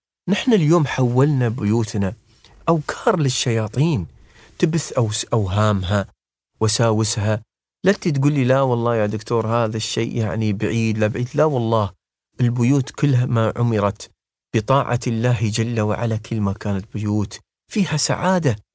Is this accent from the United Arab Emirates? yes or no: yes; United Arab Emirates; بلاد السلم والسلام والتعايش، بلادنا الإمارات